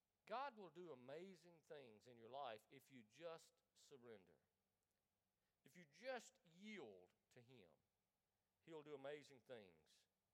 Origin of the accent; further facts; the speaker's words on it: Deep South, United States; We're from the Bible Belt. We're from the Deep South. We're from the Bible Belt where everybody is Jesus, for the most part.